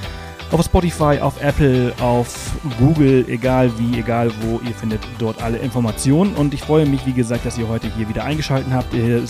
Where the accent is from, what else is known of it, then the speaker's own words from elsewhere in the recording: Balearic Islands, Spain; Ich komme aus Mallorca, deswegen sind das meine ehemaligen Nachbarn.